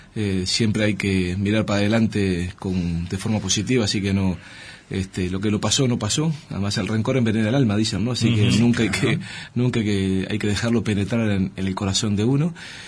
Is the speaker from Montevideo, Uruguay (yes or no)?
yes; Montevideo, Uruguay; yo soy montevideano hasta el tuétano, digo, nací allá en Punta Brava, cuando aquello era un barrio.